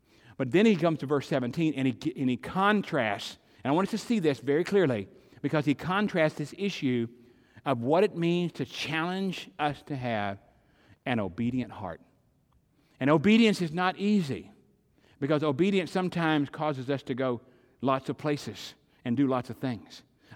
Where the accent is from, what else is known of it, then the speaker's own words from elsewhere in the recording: Arkansas, United States; I'm not saying any of them, by the way. I'm from Arkansas.